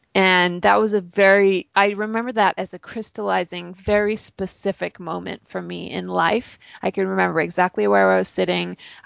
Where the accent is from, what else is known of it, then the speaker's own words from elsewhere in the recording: Oregon, United States; I grew up in Oregon and I didn't have very many Mormon friends.